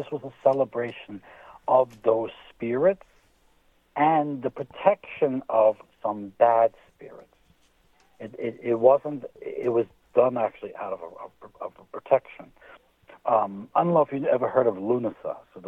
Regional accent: Ireland; I'm thinking myself as an Irishman and I'm thinking of Ireland right now.

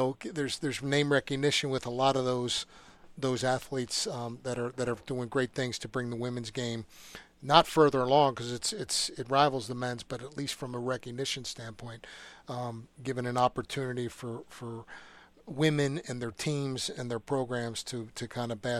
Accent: Philadelphia, Pennsylvania, United States; And, you know, I know as a Philadelphian, I take a ton of pride in that.

